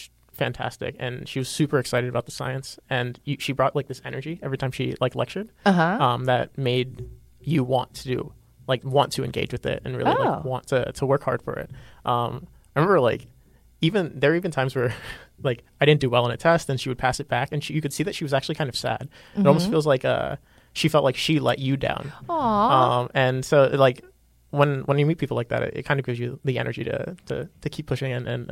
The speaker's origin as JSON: {"language": "English", "region": "Virginia", "country": "United States", "tie": "born or raised there", "said": "I grew up in Northern Virginia."}